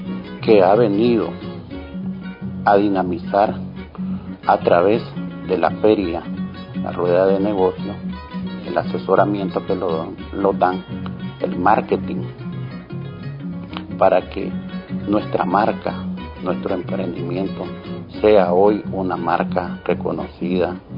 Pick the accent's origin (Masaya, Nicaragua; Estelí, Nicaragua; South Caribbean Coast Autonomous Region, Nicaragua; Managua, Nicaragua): Masaya, Nicaragua; Soy originario de Masaya.